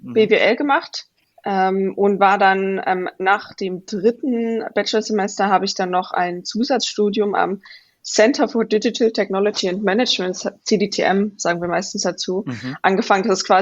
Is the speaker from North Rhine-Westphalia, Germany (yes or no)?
no; Saxony, Germany; Also ich bin im Vogtland in Sachsen aufgewachsen.